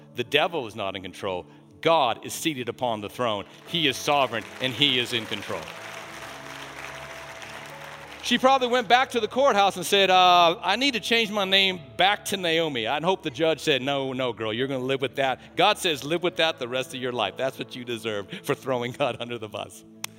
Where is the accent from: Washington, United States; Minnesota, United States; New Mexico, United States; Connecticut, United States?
New Mexico, United States; Albuquerque; People jump out and shoot at you in Albuquerque. But I'm from Albuquerque.